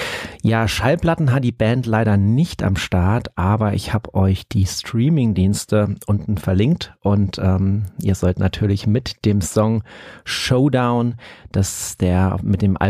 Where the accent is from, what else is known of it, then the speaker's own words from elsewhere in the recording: Saarbrücken, Saarland, Germany; born there; aus Saarbrücken. Ihr habt richtig gehört, wie einige vielleicht wissen, meiner Geburtsstadt.